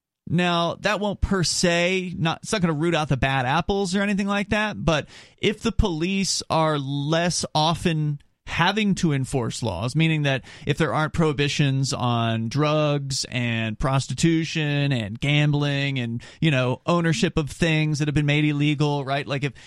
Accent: Florida, United States; now in New Hampshire, United States; and turns out our very own New Hampshire, to which you and I have migrated. You came from New York. I came from Florida.

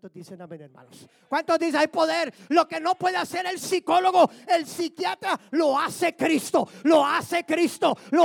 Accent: Laredo, Texas, United States; Yo digo así, porque soy de Laredo.

